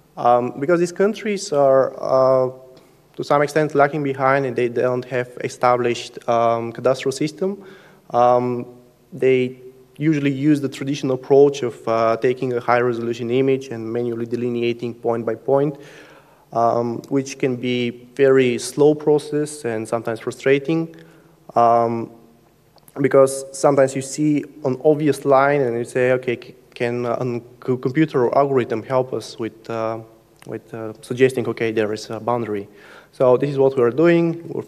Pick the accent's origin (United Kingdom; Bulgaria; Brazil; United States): Bulgaria; now in Netherlands; I'm from Bulgaria